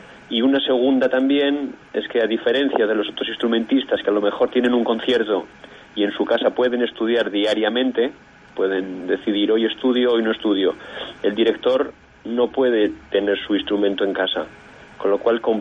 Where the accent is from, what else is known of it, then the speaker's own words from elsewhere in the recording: Calahorra, La Rioja, Spain; o en mi pueblo, en Calahorra, o en Vitoria, hasta esa época no lo podía hacer.